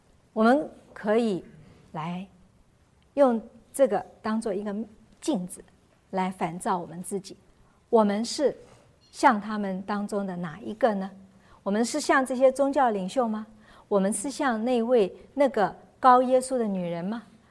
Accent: Taiwan; 就好像我们小时候在台湾的时候，那时候很多人家自己养鸡

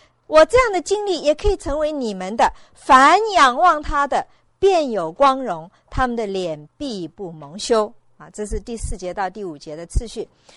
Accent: China; 我们中国人的话是容光焕发啊。

